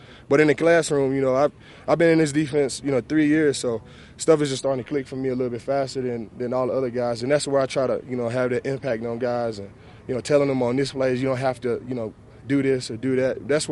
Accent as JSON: {"language": "English", "town": "Dallas", "region": "Texas", "country": "United States", "said": "I'm from Dallas, so I know exactly where he goes to train."}